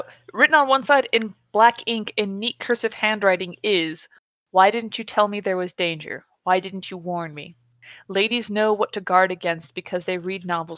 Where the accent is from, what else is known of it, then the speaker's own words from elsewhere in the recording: California, United States; accent: Californian; Watch my Californian accent mangle the shit out of that name.